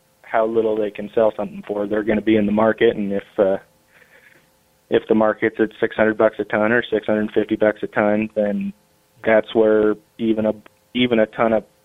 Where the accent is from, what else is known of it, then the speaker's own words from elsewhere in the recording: Boise, Idaho, United States; I grew up in Boise, Idaho, or around Boise, Idaho